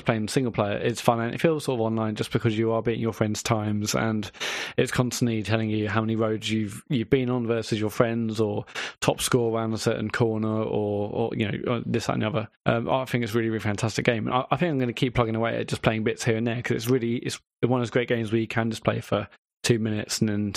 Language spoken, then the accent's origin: English; Australia; Being Australian